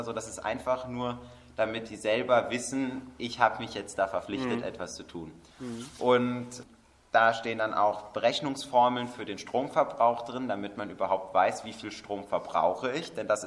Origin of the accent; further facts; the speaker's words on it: Alzey, Rhineland-Palatinate, Germany; Also wir kommen aus Alzey, das ist in der Nähe von Mainz, vom Gymnasium am Römerkastell